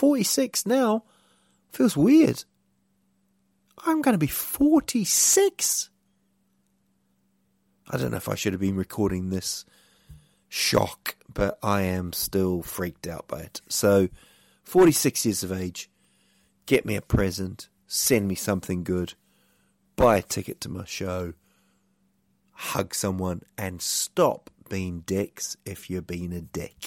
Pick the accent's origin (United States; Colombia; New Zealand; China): New Zealand; growing up in New Zealand, I remember watching bands, loving the bands